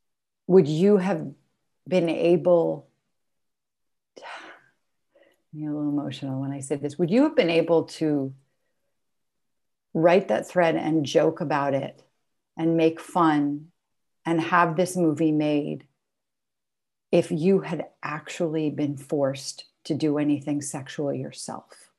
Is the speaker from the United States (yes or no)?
yes; New York City, New York, United States; So I grew up in New York City.